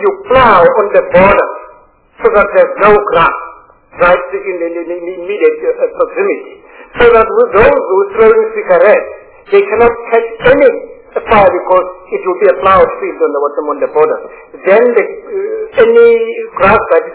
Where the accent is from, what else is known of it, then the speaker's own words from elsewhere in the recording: Gauteng, South Africa; I am from Gauteng.